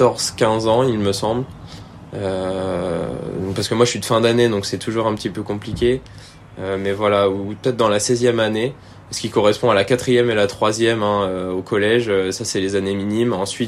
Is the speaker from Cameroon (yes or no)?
no; Normandy, France; j'ai des origines dans les deux. J'ai un nom breton, pour autant, j'ai toujours vécu en Normandie, tout près du Mont-Saint-Michel, en fait, dans la Manche. Donc ouais, je suis normand de naissance.